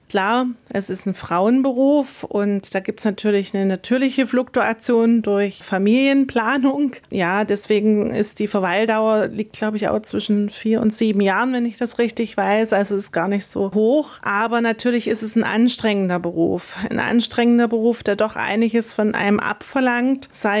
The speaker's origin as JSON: {"language": "German", "region": "East Germany", "country": "Germany", "tie": "born or raised there", "said": "habe aber in DDR-Zeiten nicht so ohne weiteres mein Abitur machen können"}